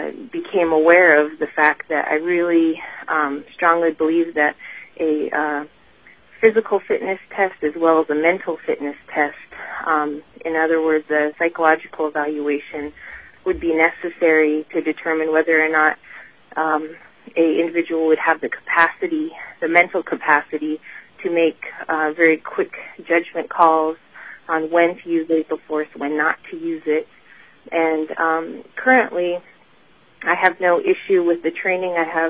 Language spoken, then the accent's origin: English; Eagle, Alaska, United States; I'm originally from Eagle, which is up on the Yukon. I grew up in a village